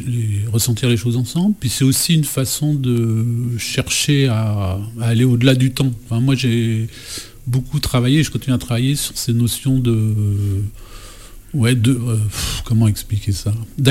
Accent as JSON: {"language": "French", "town": "Paris", "region": "Île-de-France", "country": "France", "tie": "born there", "also_born_or_lived": "Beaujolais", "said": "Je suis né à Paris, effectivement, et j'ai habité la région parisienne pendant quelques décennies."}